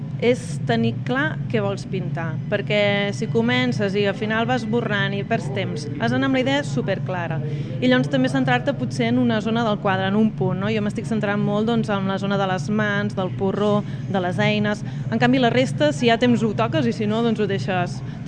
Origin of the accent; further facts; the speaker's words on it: Igualada, Catalonia, Spain; i vinc d'Igualada.